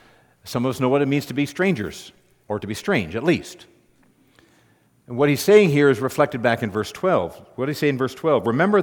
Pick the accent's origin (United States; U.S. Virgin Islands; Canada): Canada; I was born and raised in Canada.